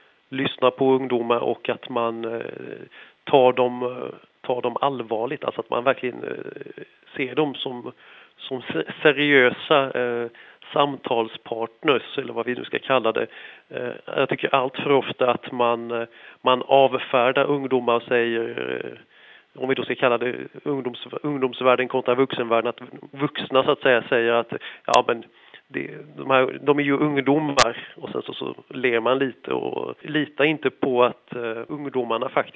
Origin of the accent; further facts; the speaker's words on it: Skåne, Sweden; Och sedan så följde sig så att jag kommer från Skåne och var i Lund